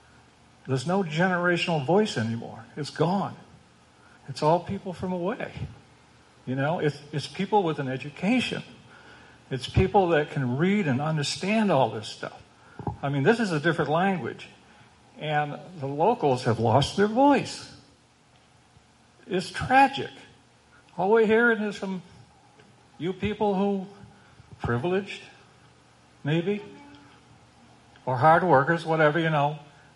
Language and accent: English; Northport, Maine, United States; now in Monroe, United States; I am from Monroe, Maine. I grew up in Northport. I graduated from Belfast area.